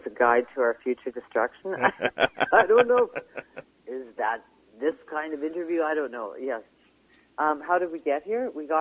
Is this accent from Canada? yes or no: yes; Alberta, Canada; moved away as an adult; Well, I came here from Alberta. I sort of, you know, I sobered up. I left when I was 19